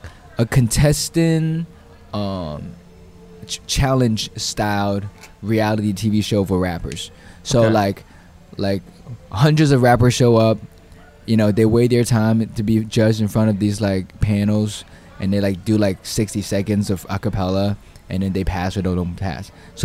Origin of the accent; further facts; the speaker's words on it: Hubei, China; now in United States; I grew up in Hubei.